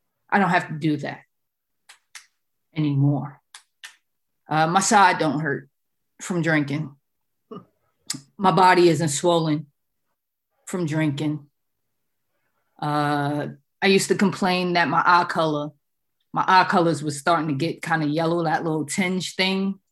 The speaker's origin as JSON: {"language": "English", "region": "New York", "country": "United States", "said": "I'm from New York. I talk like this."}